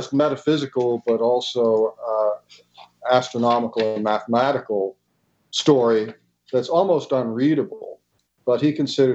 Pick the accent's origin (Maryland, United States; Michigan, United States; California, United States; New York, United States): Maryland, United States; Baltimore; Well, first of all, I'm from Baltimore, so...